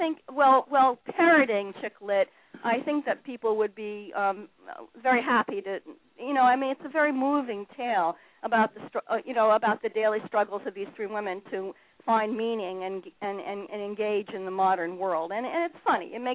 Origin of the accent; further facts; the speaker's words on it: Connecticut, United States; also born or lived in New York; I grew up in Connecticut and lived in metropolitan New York for 22 years. And when I was in the metropolitan New York area, I thought of myself as a gal from Connecticut.